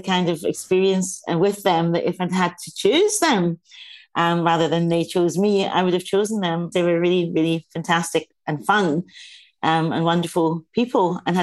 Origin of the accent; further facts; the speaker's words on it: Scotland, United Kingdom; accent: Scottish; because they couldn't hear your Scottish accent because they're too busy seeing your face.